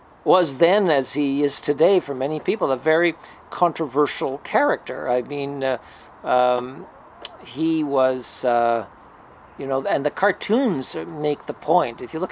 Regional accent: Ontario, Canada; And if you're like I am from the Upper Ottawa Valley

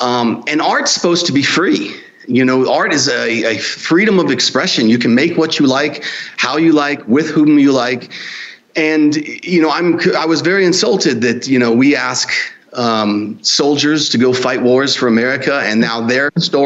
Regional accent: Staten Island, New York, United States; I was from Staten Island, New York, and no opportunities.

